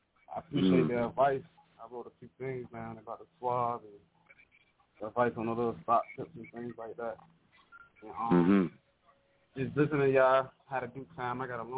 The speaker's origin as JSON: {"language": "English", "town": "Chicago", "region": "Illinois", "country": "United States", "lives_now": "Norfolk, United States", "said": "I'm coming from Chicago and being in Norfolk."}